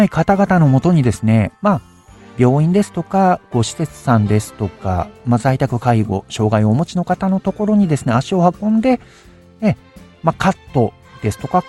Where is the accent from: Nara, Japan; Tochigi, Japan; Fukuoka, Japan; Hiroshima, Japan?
Fukuoka, Japan; Onojo; also born or lived in Sasebo; now in Amakusa, Japan; 今年で49歳になります。生まれはですね、長崎県の佐世保で生まれまして、育ちは、福岡の、大野城市で育ち、今はですね、結婚を機にこちら天草へ移住したというような感じになります。